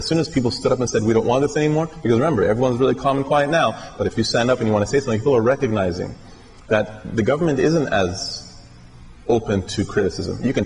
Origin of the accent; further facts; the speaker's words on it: Iraq; now in United States; because I'm from Iraq, so when I was there, the population of Iraq was 18 million.